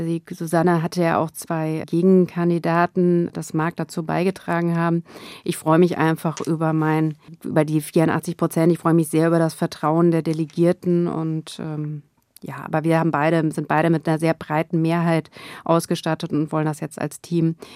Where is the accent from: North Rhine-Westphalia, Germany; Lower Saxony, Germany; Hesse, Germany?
Hesse, Germany; wie ich das zum Beispiel in meinem Heimatland in Hessen erlebe